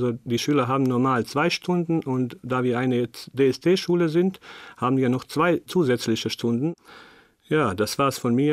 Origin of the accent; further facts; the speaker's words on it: Mostar, Federation of Bosnia and Herzegovina, Bosnia & Herzegovina; German is a second language; Ich komme aus Mostar, aus Bosnien-Herzegowina. Ich bin am 11. Oktober 1976 geboren.